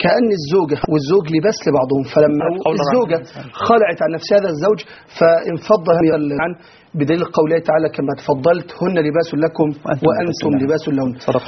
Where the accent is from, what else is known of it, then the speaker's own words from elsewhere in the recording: Egypt; بعد مرور 10 سنوات من تطبيق نظام الخلع عندنا في مصر، عاوزين نقف مع هذا القانون وقفة